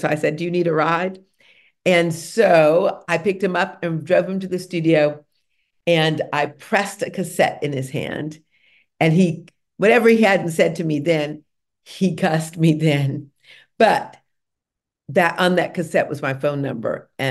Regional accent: Detroit, Michigan, United States; born there; the reason I knew that was because I was born in Detroit.

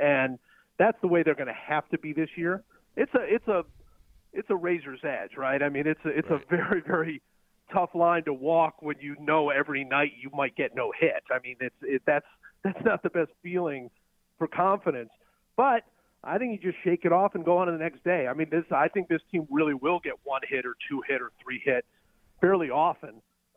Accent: Cleveland, Ohio, United States; everything that I felt growing up in Cleveland as a young baseball fan is in this book.

